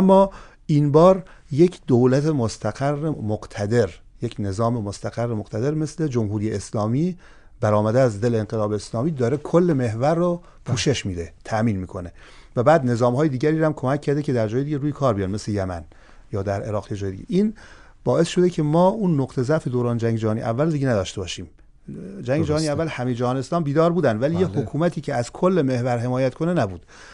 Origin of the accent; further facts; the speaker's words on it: southern Iran, Iran; چون اهل جنوبی بخوایم تعریف کنیم از رشته کوهی که در دامنه هاش بزرگ شدیم